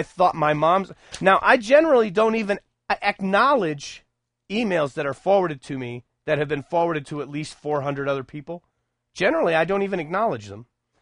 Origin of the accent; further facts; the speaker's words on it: United States; I know, I'm an American, I only speak English. A little bit of Spanish, tiny bit of Japanese, and two or three phrases in Tagalog.